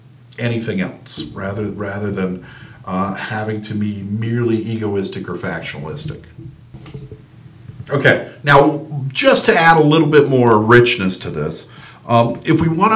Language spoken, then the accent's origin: English; United States; And I find that deeply confusing as an American who doesn't speak German.